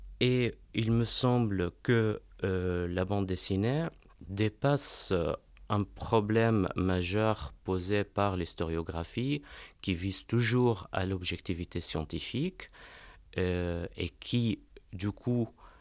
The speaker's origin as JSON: {"language": "French", "country": "Jordan", "second_language": "French", "said": "je viens de Jordanie."}